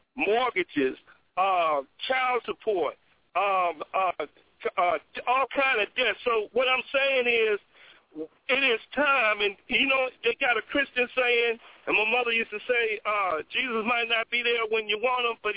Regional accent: New York, United States; now in Indianapolis, United States; But New York is my hometown, and I want to go because I'm going to ask my brothers and sisters to come to it if they can afford it.

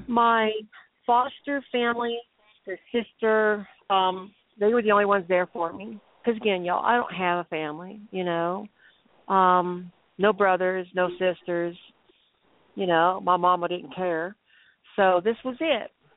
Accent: Texas, United States; I said, oh, sweetie, I'm a Texan. Just point me the direction.

